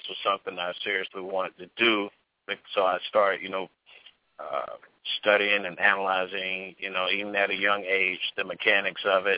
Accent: Augusta, Georgia, United States; She's down in my hometown, Augusta, Georgia.

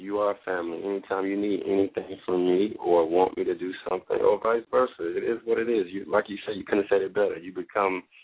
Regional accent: Atlanta, Georgia, United States; So, like I said, I'm from Atlanta, born and raised. I've lived everywhere else, but Atlanta is my home and will always be home, you know.

